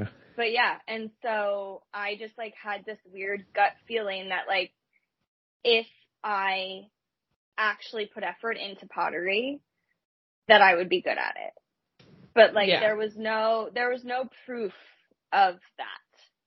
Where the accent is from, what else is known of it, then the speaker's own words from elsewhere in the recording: Pennsylvania, United States; Yes. I'm from Pennsylvania. Grew up in Pennsylvania, went to college in Vermont. Moved to Texas after I graduated.